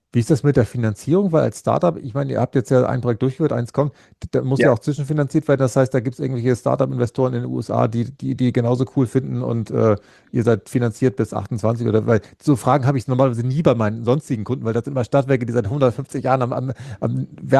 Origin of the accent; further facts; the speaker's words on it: Flensburg, Schleswig-Holstein, Germany; Also in Flensburg, da wo ich herkomme, war es tatsächlich auch das Krankenhaus